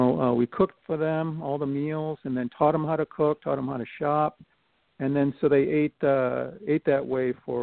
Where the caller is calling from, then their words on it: Las Vegas, Nevada, United States; From Las Vegas.